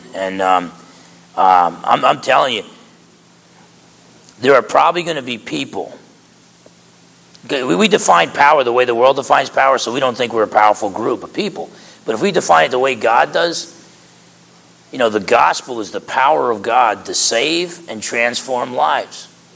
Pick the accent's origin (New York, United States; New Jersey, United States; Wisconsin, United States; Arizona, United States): New Jersey, United States; And I don't know, from growing up in New Jersey, I would have said like 100 back in New Jersey.